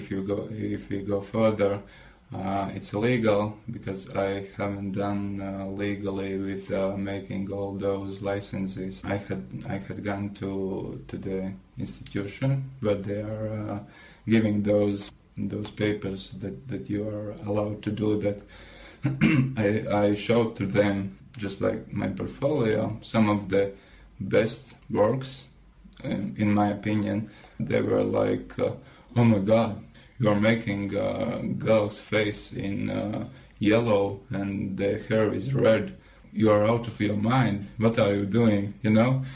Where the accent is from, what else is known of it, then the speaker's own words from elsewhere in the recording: Latvia; English is a second language; I'm originally from Maduana. It's about 200 kilometers from Riga, and a small town. There is living about 10,000 people.